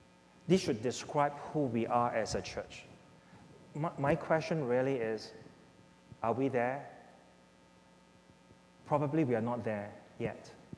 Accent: Singapore; also born or lived in Hong Kong; I was born not in Singapore, I was born in Hong Kong. And my family migrated. Actually, that's not a right word, because my father is a citizen. So basically for him, he's bringing his family home. But we have never seen Singapore. I was 5 years old

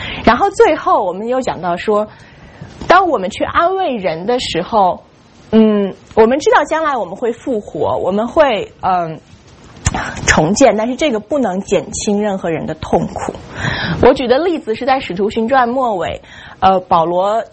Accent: China; 我们中国人有一句话叫节哀啊，

